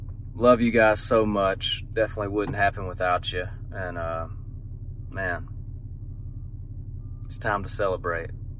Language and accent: English; Batesville, Mississippi, United States; I've been down in my hometown, Batesville, Mississippi, this weekend.